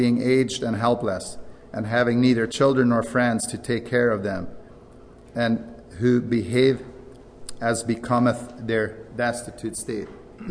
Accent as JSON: {"language": "English", "country": "Belize", "tie": "born or raised there", "moved": "as an adult", "lives_now": "Canada", "said": "You see, I grew up in Belize and didn't know Canada at that time till I was about 19 years, and found a beautiful lady there and got married, and that's where our home is since."}